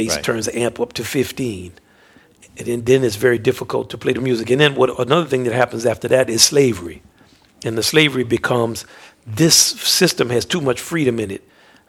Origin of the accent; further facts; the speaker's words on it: New Orleans, Louisiana, United States; I'm from New Orleans.